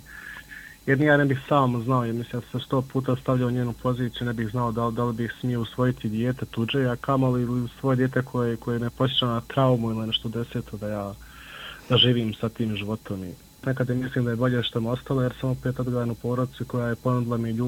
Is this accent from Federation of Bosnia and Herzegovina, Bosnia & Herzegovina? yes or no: no; Miljevina, Republika Srpska, Bosnia & Herzegovina; mi smo svi gore iz Miljevine